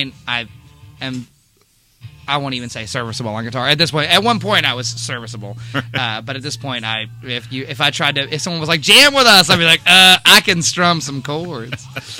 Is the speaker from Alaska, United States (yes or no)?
no; Bowling Green, Kentucky, United States; Born and raised right here, Bowling Green.